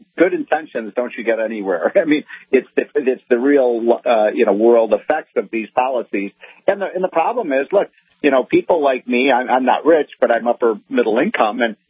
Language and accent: English; Illinois, United States; I'm from Illinois. Illinois is a catastrophe.